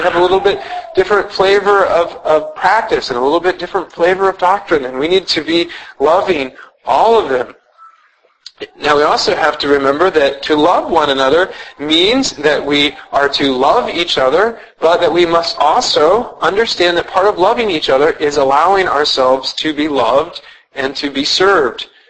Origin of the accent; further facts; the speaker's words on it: Iowa, United States; and I grew up in Iowa